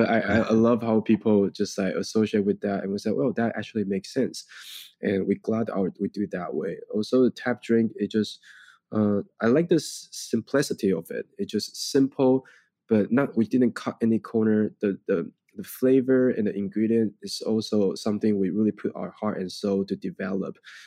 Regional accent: Taiwan; we grew up in Taiwan. We are basically drinking bubble tea grow up.

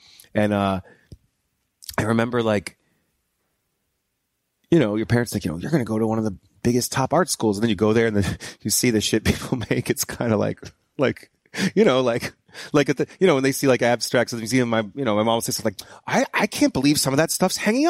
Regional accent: New Hampshire, United States; it was a bit of a culture shock for me because I'm from New Hampshire.

